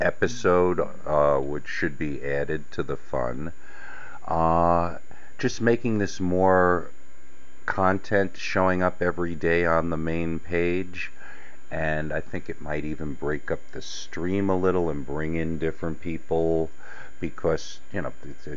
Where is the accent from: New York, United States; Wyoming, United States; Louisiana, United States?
New York, United States; I grew up living in the Catskills, and then I ran a business in the Catskills in good old Monticello, New York.